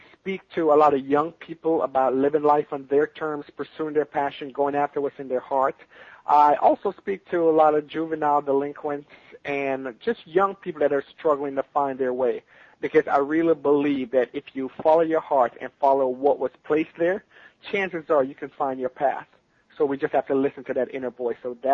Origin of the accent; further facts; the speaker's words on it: Kingston, Surrey, Jamaica; I was born and raised in Kingston, Jamaica.